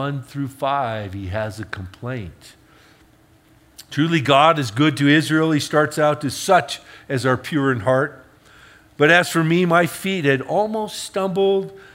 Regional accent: Ireland; I speak here as an Irishman.

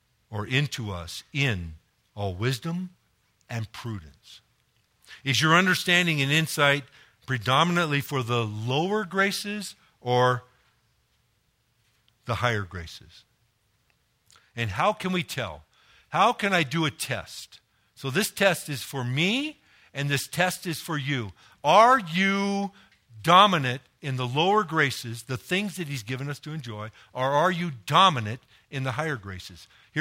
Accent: Los Angeles, California, United States; And I grew up in Los Angeles in the hood. It was BYOG country.

